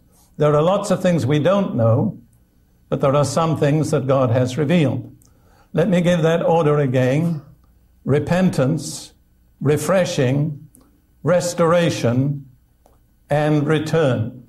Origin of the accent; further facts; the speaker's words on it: United Kingdom; now in United States; You see, I'm bilingual. I'm British and American. I speak both languages.